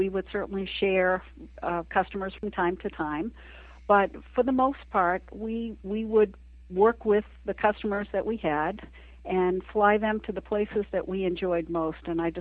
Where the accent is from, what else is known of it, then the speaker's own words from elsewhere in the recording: New England, United States; we grew up in New England, and we used to spend quite a bit of time at Race Point Beach